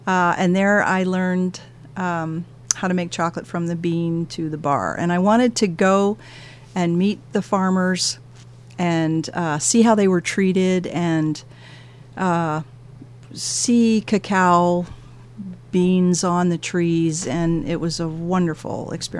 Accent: Delaware, United States; also born or lived in Newport, Oregon; No, I'm from Delaware originally. And I met my husband in Denver, and we traveled.

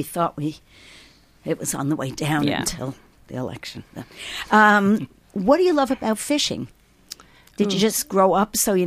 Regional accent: East Coast, United States; Because I'm from the East Coast, too.

